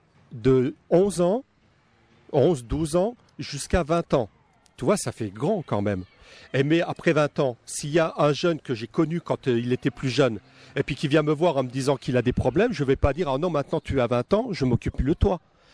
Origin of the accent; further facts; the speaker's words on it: Grand Est, France; Moi, je viens de France, mais je viens de Lorraine. Moi, je ne suis pas d'ici. Je n'ai pas l'accent toulousain.